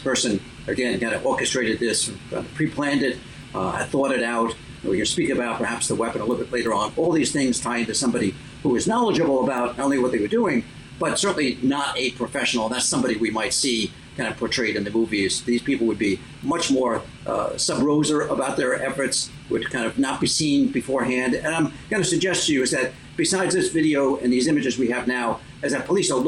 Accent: New York, United States; I'm quite familiar with this area, being a New Yorker and having worked on the streets of New York for quite a number of years

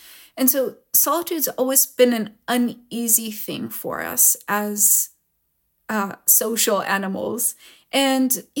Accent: San Diego, California, United States; first language he; English is a second language; I started kind of public school in San Diego, and I didn't speak any English. In fact, I a little bit thought that everybody spoke in Hebrew inside their heads

